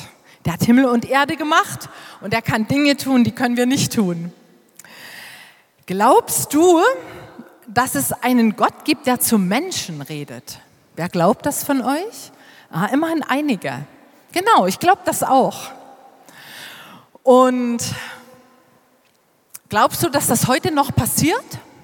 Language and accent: German; Nauenhain, Saxony, Germany; born there; Im Jahr 1964, da kam in dem kleinen Ort, wo ich geboren bin, Nauenhain bei Geithain, gibt es nur einmal in ganz Deutschland